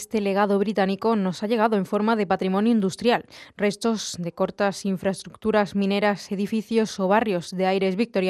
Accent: Andalusia, Spain; Bueno, conocemos los andaluces todo lo que nos puede ofrecer Huelva en su momento como legado inglés.

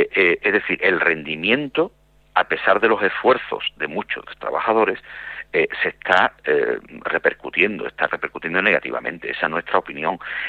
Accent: Andalusia, Spain; nosotros como andaluces tenemos que exigirle a nuestro gobierno

